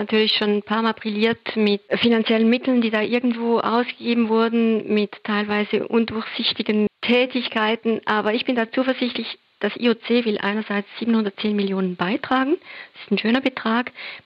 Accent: Switzerland; Aber bei uns in der Schweiz waren Olympische Winterspiele immer wieder ein Thema.

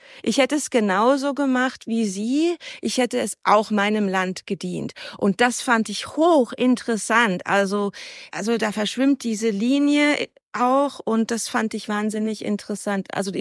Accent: Bavaria, Germany; wir sind beide aus Arbeiterfamilien. Ich komme aus einem bayerischen kleinen Dorf. Also wir sind in einer Großfamilie aufgewachsen

